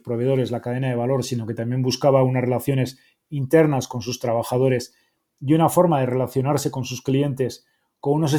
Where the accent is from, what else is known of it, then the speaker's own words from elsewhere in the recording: Spain; now in Mexico City, Mexico; Soy español, llevo 11 años en México, vivo en la Ciudad de México